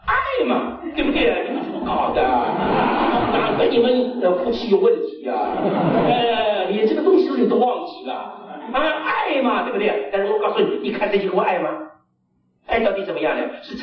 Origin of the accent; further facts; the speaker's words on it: China; now in United States; 我小的时候在中国内地的，我是就是在沿海省都如此啊